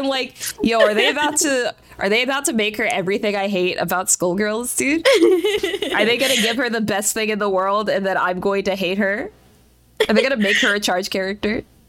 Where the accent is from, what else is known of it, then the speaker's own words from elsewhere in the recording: United States; Oh my God. I'm such an American.